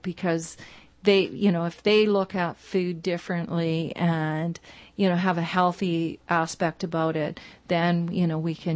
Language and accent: English; Saskatchewan, Canada; I've worked in three provinces, Ontario, Alberta, and Saskatchewan. I'm from Saskatchewan